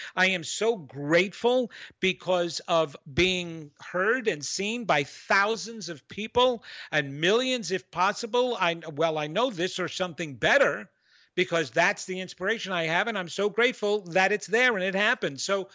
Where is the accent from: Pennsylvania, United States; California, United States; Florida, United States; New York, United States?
New York, United States; accent: New York; oh, by the way, that was my New York accent